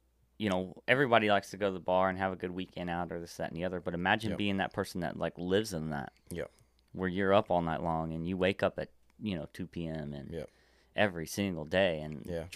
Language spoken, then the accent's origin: English; Mason, Texas, United States; I grew up in Mason.